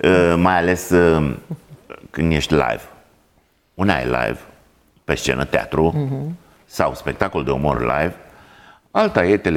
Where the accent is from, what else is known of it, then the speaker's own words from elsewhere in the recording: Caracal, Olt County, Romania; eu sunt din Caracal